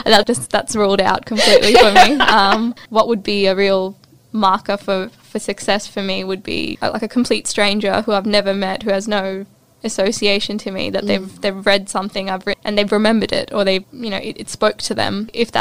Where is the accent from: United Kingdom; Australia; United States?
Australia; Sydney, New South Wales; I grew up in Southwest Sydney, and a lot of my friends growing up were Bengali too